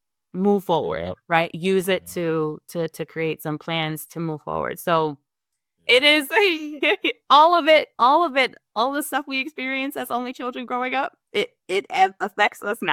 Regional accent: Buffalo, New York, United States; So first, I grew up on the west side of Buffalo, which most west sides of cities, that's where like the Hispanic communities are.

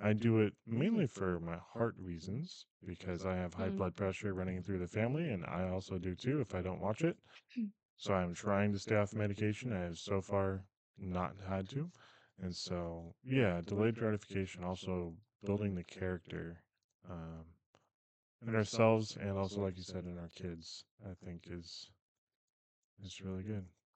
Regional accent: California, United States; now in West Virginia, United States; We're transplants from California.

